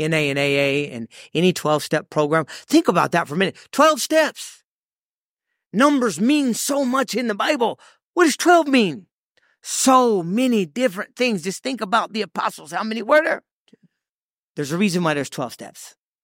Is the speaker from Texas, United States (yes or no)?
yes; Odessa, Texas, United States; Well, I grew up in Odessa, Texas my whole life.